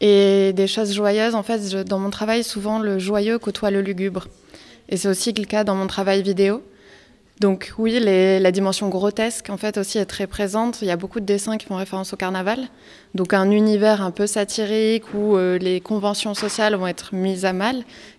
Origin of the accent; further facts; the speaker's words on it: Marseille, Provence-Alpes-Côte d'Azur, France; born there; also born or lived in Paris / Roubaix; je suis née à Marseille en 1997. J'ai fait mes études à Paris et ensuite je suis allée au Fresnoy, où j'ai passé 2 ans et après je suis encore restée une année à Roubaix. Et en ce moment, je suis plus ou moins rentrée à Marseille